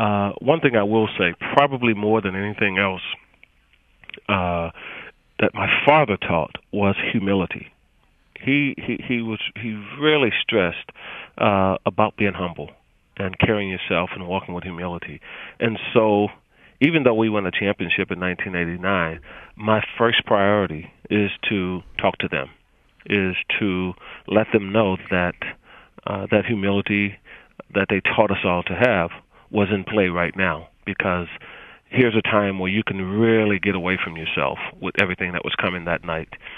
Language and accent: English; Natchitoches, Louisiana, United States; also born or lived in Shreveport; I was born in Shreveport, Louisiana. I was raised in Natchitoches, Louisiana. I'm the youngest of seven kids.